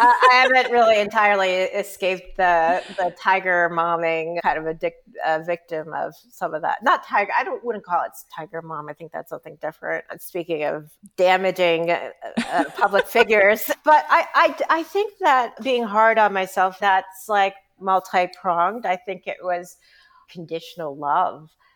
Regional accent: United States; But I'm Korean American.

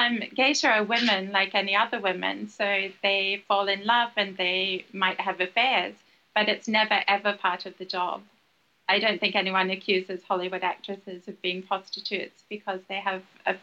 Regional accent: Japan; I grew up in Japan. I'm from halfway through. So I did high school and university in Japan.

